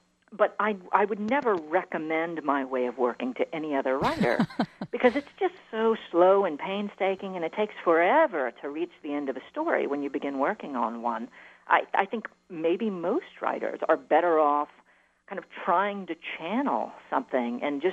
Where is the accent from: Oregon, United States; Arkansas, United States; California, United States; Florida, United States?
Arkansas, United States; Little Rock; I was raised in Little Rock, and you know, I moved back here after I finished my schooling, imagining that I would probably pick up and live somewhere else.